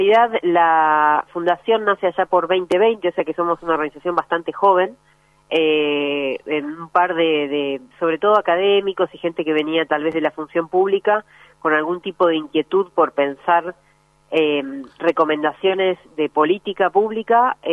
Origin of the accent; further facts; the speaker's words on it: Coronel Pringles, Buenos Aires Province, Argentina; Yo soy de Coronel Pringles, eso explica el estudio en la Universidad Nacional del Sur, claro, en Bahía Blanca.